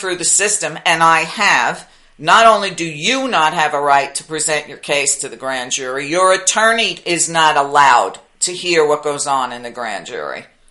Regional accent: Brooklyn, New York, United States; I grew up in Brooklyn. It would take a whole lot less than this.

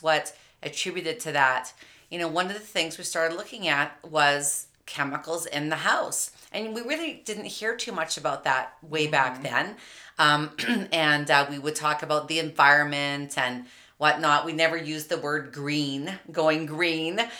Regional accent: Canada; I'm from Canada. You might indicate a little accent from me.

